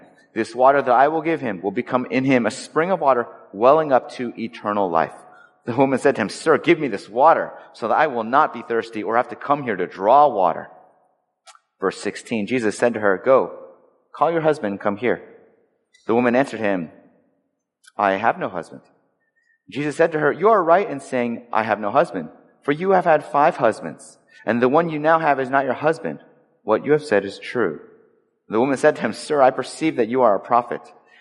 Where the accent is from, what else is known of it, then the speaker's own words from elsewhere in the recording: California, United States; Growing up in Southern California, I guess technically speaking, I was a minority because I was not then and still am not white, in case you couldn't tell.